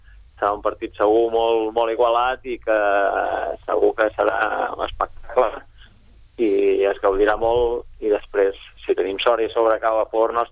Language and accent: Catalan; Sabadell, Catalonia, Spain; a més tots som de Sabadell